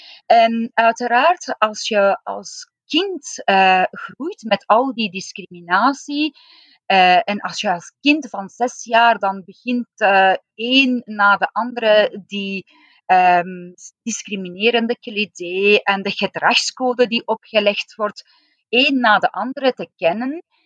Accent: Iran; Ik ben geboren en opgegroeid in Iran.

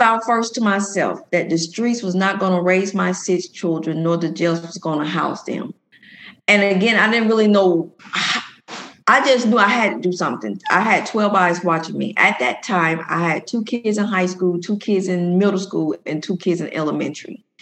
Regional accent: Atlanta, Georgia, United States; but I came out of Carver Homes. Those who from Atlanta, the old Carver Homes.

